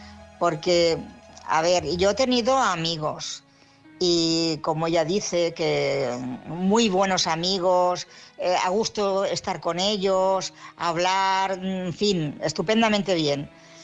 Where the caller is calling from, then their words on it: Barcelona, Catalonia, Spain; de Barcelona